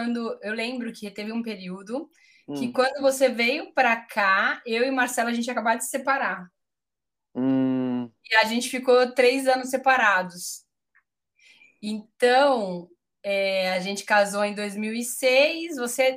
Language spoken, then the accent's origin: Portuguese; São Paulo, Brazil; now in Italy; Eu vim de São Paulo. Eu vim para cá em abril, agora fez, né? Que dia é hoje? Acabou de fazer 15 anos. Vim para cá em abril, para a Itália. Uau. Em abril de 2008, 15 anos.